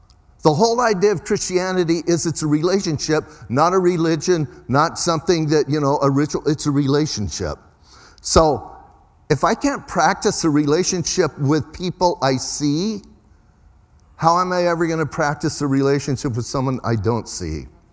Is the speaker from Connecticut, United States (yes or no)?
no; Bisbee, Arizona, United States; and I'm from Bisbee, a lot of you know that, and we're a little bit different in Bisbee.